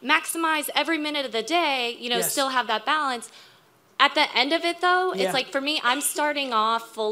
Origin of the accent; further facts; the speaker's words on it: Atlanta, Georgia, United States; from Atlanta.